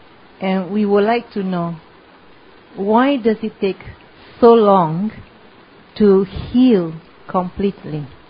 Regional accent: Malaysia; from Malaysia.

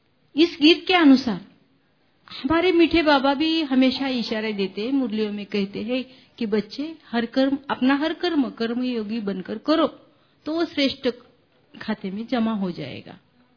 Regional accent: Barshi, Maharashtra, India; मैं बारशी से हूँ।

